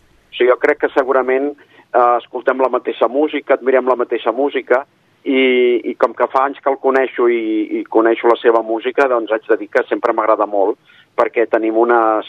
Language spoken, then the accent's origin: Catalan; Barcelona, Catalonia, Spain; jo soc de Barcelona